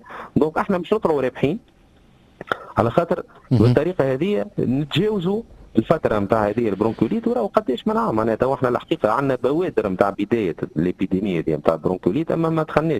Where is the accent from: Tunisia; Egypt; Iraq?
Tunisia; ثم زاد اخرى عاده احنا عندنا في تونس اسمها العقيقه.